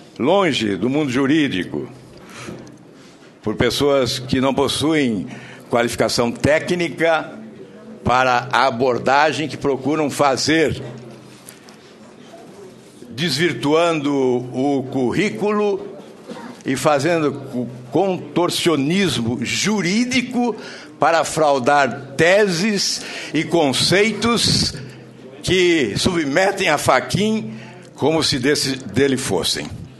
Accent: Paraná, Brazil; Nós que somos do Paraná, temos o dever de conhecer, conhecemos e defendemos.

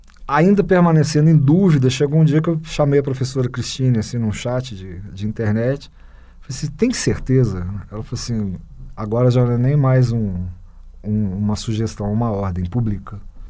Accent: Minas Gerais, Brazil; Como bom mineiro, eu pedi 3 leituras críticas

